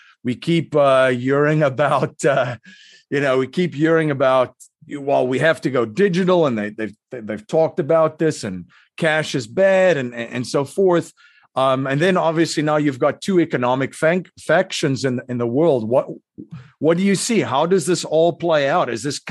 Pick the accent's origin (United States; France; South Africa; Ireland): South Africa; I grew up during apartheid in South Africa.